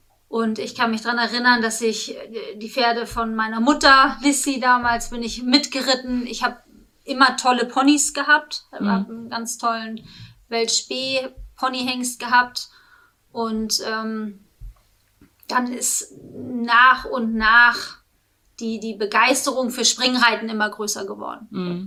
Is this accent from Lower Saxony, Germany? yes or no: no; Hamburg, Germany; born there; ich bin ja in Hamburg geboren